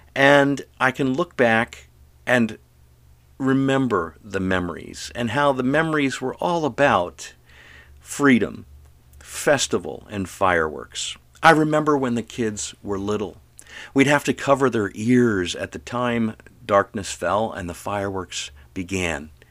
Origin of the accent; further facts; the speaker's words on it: Pennsylvania, United States; other places in my youth growing up in Western Pennsylvania.